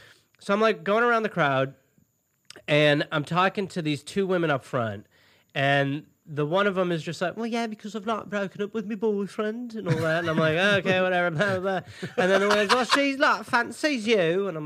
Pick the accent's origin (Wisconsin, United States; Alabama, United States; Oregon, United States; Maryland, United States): Wisconsin, United States; Yeah, I was raised in Wisconsin.